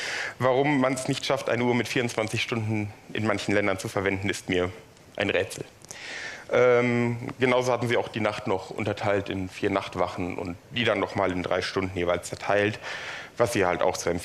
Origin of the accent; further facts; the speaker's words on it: Frankfurt, Hesse, Germany; Schwerpunktmäßig aber bin ich aus Frankfurt, da wohne ich und so. Ist meine Heimat.